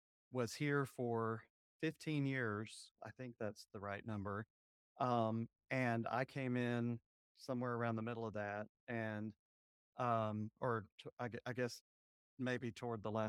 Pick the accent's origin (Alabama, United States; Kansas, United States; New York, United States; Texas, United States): Alabama, United States; Tuscaloosa; And Tuscaloosa is my hometown.